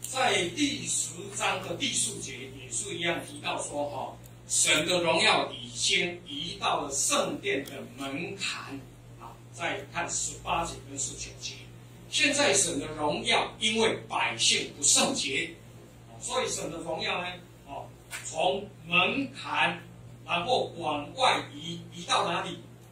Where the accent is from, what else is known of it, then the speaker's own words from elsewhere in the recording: Taiwan; 我们台湾话有一句这么说啊